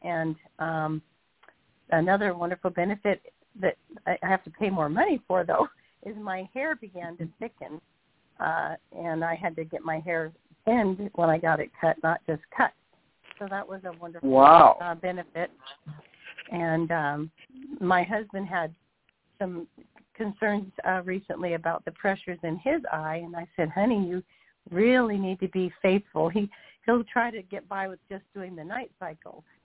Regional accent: Newport, Washington, United States; I'm from Newport, Washington.

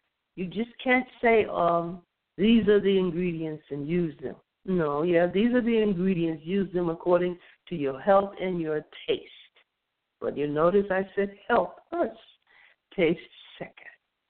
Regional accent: United States; it was the weirdest recipe to me because, you know, I'm from America.

